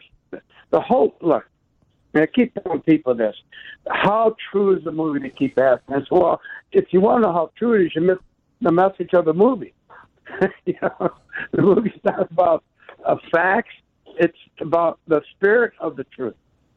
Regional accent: Chicago, Illinois, United States; Where are you? I'm from the Chicago area.

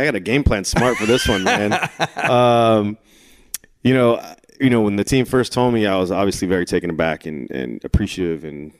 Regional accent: California, United States; when I came from California, coming through the minor leagues

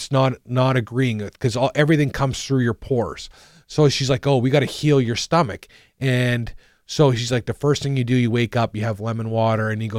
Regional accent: Canada; I am Canadian, but I still like my son loves

